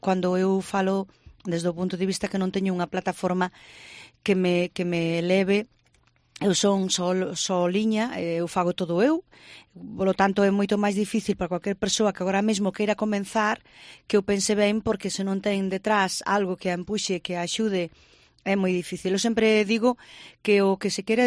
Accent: Porto, Norte, Portugal; now in Spain; eu son unha galega moi, o sea, unha cantora nacida no Porto, portuguesa, pero galega de adopción.

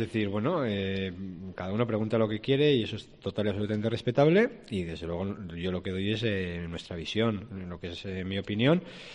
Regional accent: Navarre, Spain; Los navarros somos los españoles que más impuestos pagamos.

